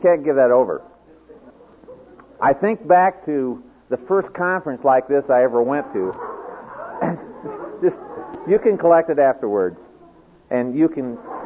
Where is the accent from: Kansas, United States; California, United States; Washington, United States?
Kansas, United States; also born or lived in Iowa; I grew up down a little town. I was born in Iowa, but I grew up in a little town in southeast Kansas.